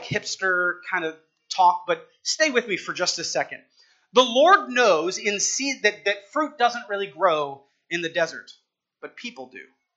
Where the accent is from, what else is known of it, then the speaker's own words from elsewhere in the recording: Napa, California, United States; We're from Napa. I'm from Napa.